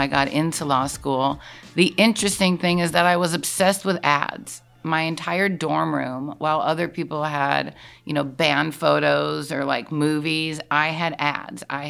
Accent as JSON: {"language": "English", "town": "Chicago", "region": "Illinois", "country": "United States", "said": "So I'm from Chicago, which is like home of Leo Burnett."}